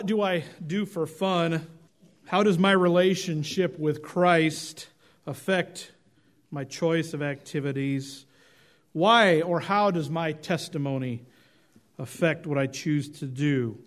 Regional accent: Oregon, United States; often did a yearly elk hunting trip growing up in Oregon.

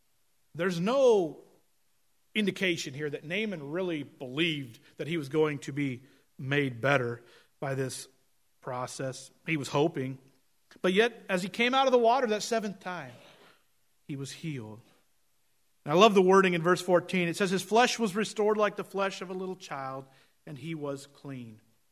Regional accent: Oregon, United States; Compared to growing up in Oregon, where I was used to streams that ran off the mountains that were clear, they were cool, they were fresh, those brown, murky rivers of Minnesota looked bad.

